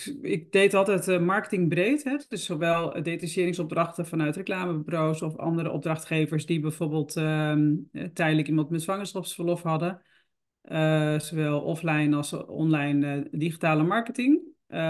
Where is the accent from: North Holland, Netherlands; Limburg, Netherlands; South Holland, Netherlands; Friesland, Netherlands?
Friesland, Netherlands; Opgegroeid in Friesland. Noordelijke instelling misschien.